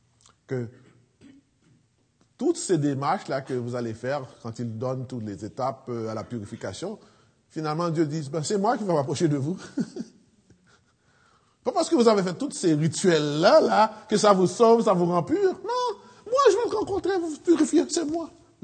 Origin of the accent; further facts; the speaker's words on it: Haiti; Chez nous en Haïti, je pense qu'ils ont, ils ont pris ça à la lettre.